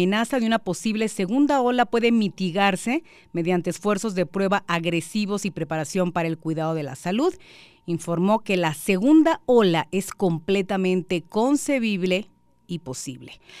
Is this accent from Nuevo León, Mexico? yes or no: yes; Monterrey, Nuevo León, Mexico; son también de ahí, de mi tierra linda y querida, de donde es el Cerro de la Silla